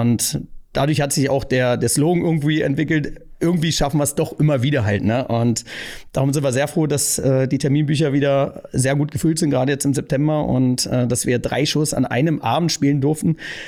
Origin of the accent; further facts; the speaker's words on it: Prezier, Saxony-Anhalt, Germany; Ich komme ja aus Salzwedel, also einem Vorort von Salzwedel, Prezier, und da wohnen 500 Einwohner